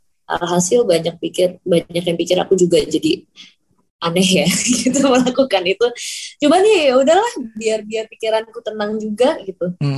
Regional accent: Indonesia; kita kan orang Indo

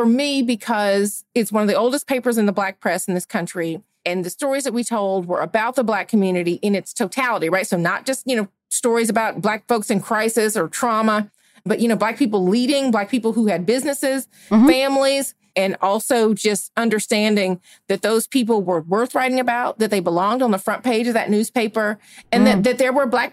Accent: Georgia, United States; Ahmaud Arbery, who had happened in my home state of Georgia, had just been killed.

